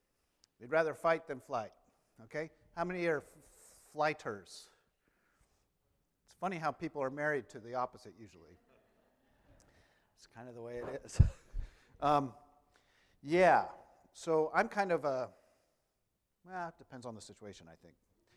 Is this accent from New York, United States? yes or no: no; Los Gatos, California, United States; I was went up to Los Gatos, my hometown, for our Hispanic members, Los Gatos.